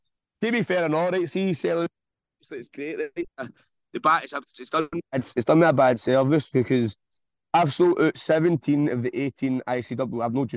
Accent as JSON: {"language": "English", "town": "Glasgow", "region": "Scotland", "country": "United Kingdom", "tie": "born or raised there", "said": "ran the Fairfield Club in Govan, which is in my hometown."}